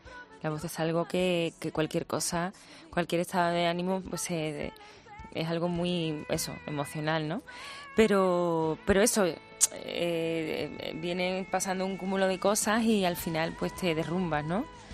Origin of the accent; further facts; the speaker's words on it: Andalusia, Spain; me voy a casa, me voy a Sevilla, a mi pueblo de donde vengo, con mi familia